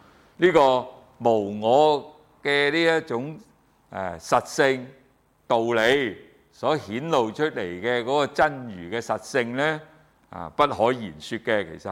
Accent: China; 好像我们中国人讲的魂魄一样

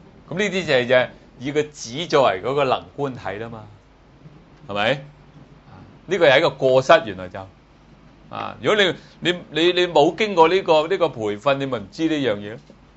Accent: China; 呢個唔係我哋中國人修止觀咧，好多時咧就有時咧混淆咗嘅，唔係咁清楚。

